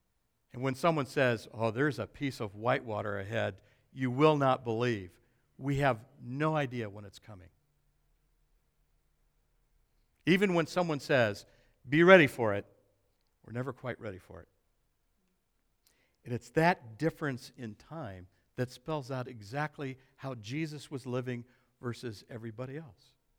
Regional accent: Arizona, United States; I was born and raised in Arizona. Everything in Arizona happens because of the Colorado River.

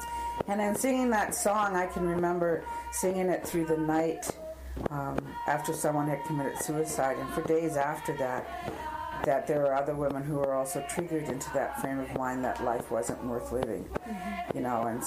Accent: Nova Scotia, Canada; I come from the Bear Clan. I'm a member of the Mi'kmaq First Nation, and the territory I come from is Buttondick, which is about 19 miles outside of Antigonish.

